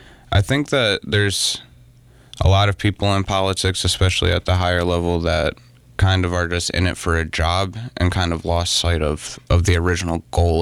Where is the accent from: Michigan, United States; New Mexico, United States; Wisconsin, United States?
Wisconsin, United States; Racine; born or raised there